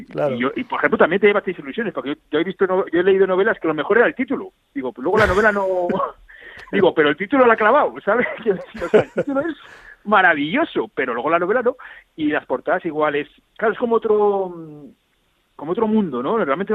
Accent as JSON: {"language": "Spanish", "town": "Zaragoza", "region": "Aragon", "country": "Spain", "said": "somos de Zaragoza y de la misma quinta"}